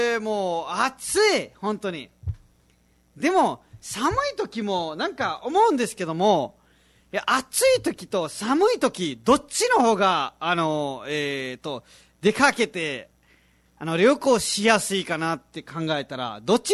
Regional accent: Nepal; Japanese is a second language; 実はネパール人なので、はい、道がないところもあっていっぱい苦しんでる、ことがあります。

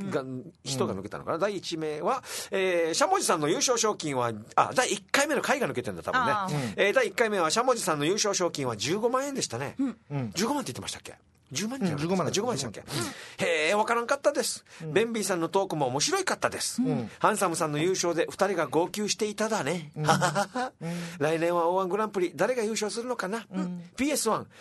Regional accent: Uruma, Okinawa, Japan; もう俺の実家駅払ってて沖縄市のエノビと隣り合わせ、うん、

